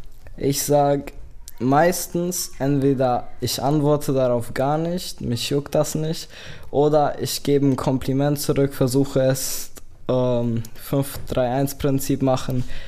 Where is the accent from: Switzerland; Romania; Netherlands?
Romania; Also ich komme ja aus Rumänien